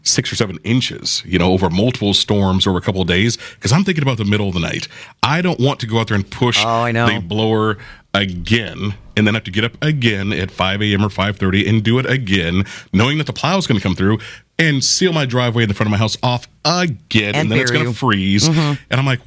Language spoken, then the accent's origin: English; Orlando, Florida, United States; I grew up in Orlando, Florida.